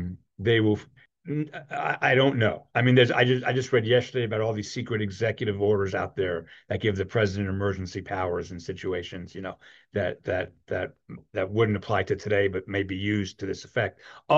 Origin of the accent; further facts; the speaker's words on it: New York, United States; I grew up in New York, and I have been following Donald Trump since 1989, and the Central Park Five.